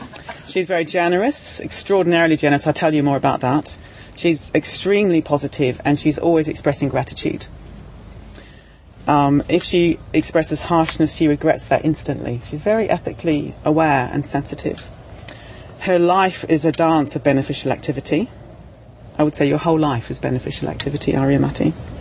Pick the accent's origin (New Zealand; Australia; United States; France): New Zealand; I'm from New Zealand. I'm 20 years younger, more or less, than Aryamati.